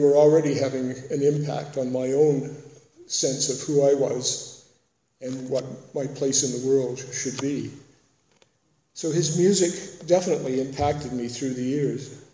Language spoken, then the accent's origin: English; Port Arthur, Ontario, Canada; born there; I was born in Port Arthur in 1942.